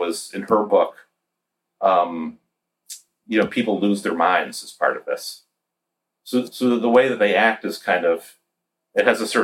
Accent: Connecticut, United States; to public school in a very rural area of Connecticut that's more like going to school. It's more like growing up in New Hampshire or Maine than what people think of as Connecticut

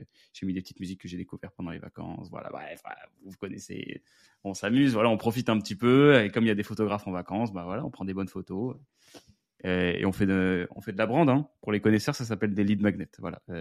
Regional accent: Versailles, Île-de-France, France; Parce que moi, vous savez que j'ai grandi à Versailles.

